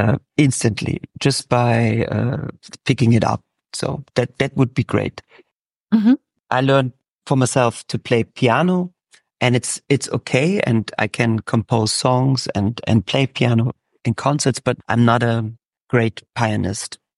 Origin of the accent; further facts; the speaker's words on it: Magdeburg, Saxony-Anhalt, Germany; Maybe one day for a day or for a week, I would be a tram driver in my hometown, Magdeburg.